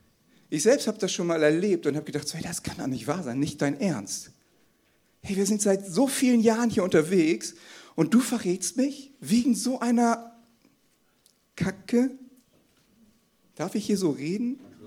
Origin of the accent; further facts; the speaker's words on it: Hamburg, Germany; Ich komme eigentlich aus Hamburg, ich bin so ein Hamburger Jung, ne?